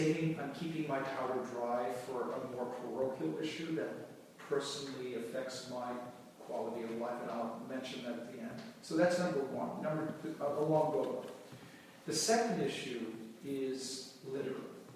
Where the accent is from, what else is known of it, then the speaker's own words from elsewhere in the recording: New York City, New York, United States; I come from New York City, and it's kind of turned into Grand Central.